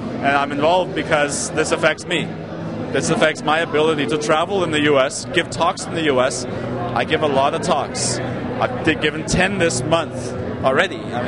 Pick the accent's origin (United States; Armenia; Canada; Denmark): Denmark; I'm from Denmark. I'm a European.